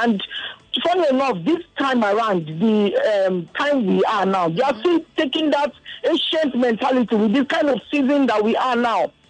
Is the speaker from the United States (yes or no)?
no; Abia, Nigeria; I'm from Abia State.